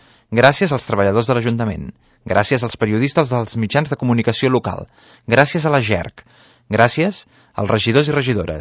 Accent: Sant Cugat del Vallès, Catalonia, Spain; Han estat 8 anys de servei al meu poble, el que m'ha vist néixer, créixer, jugar pels seus carrers i places. Confio en haver deixat un Sant Cugat millor

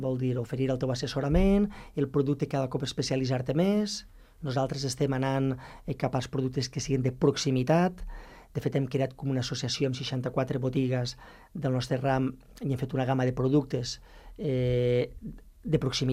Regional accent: La Vall d'Uixó, Valencian Community, Spain; De Castelló. Soc de Castelló, de la Vall d'Uixó.

